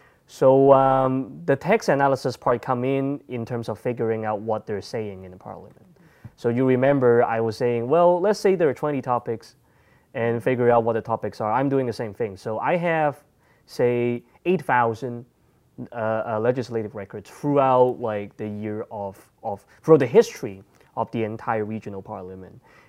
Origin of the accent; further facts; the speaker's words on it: Hong Kong; I mean, I'm from Hong Kong, so I know the region.